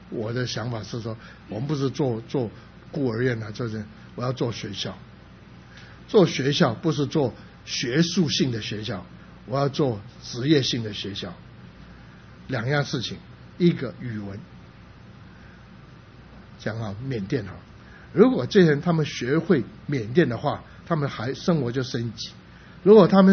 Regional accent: Shunde, Guangdong, China; 刚好讲到顺德，我是顺德人

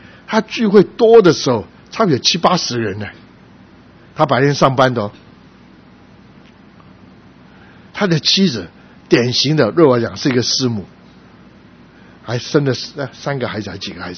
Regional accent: Guangdong, China; now in United States; 因为我是广东人

